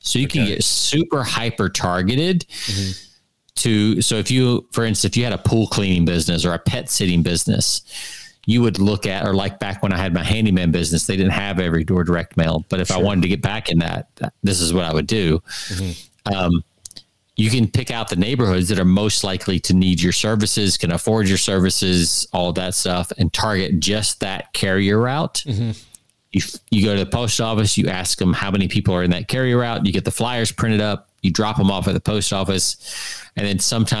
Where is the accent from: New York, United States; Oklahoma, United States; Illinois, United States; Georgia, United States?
Georgia, United States; when we grew up in Georgia, Jonathan, where you could just throw stuff in the back half of the acreage